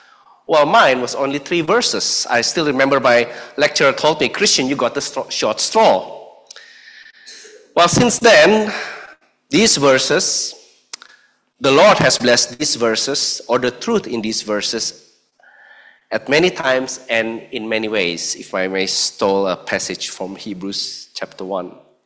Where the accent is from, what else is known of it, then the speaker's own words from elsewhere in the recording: Indonesia; If you're like me, growing up in Indonesia with Indonesian citizenship